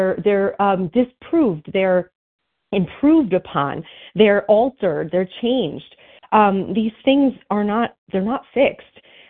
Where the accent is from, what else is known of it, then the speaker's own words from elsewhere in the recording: New Jersey, United States; I'm from New Jersey